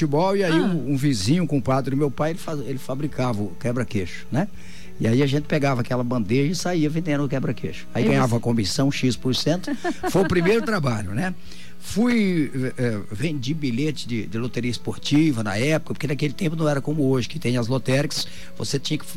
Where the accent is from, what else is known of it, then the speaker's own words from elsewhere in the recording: Belo Horizonte, Minas Gerais, Brazil; born there; Bom, eu nasci em Belo Horizonte, estado de Minas Gerais, no ano de 1957, de uma família realmente humilde